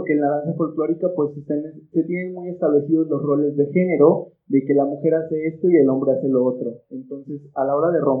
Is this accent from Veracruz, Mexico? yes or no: yes; Veracruz, Mexico; Me voy a mi tierra, al estado de Veracruz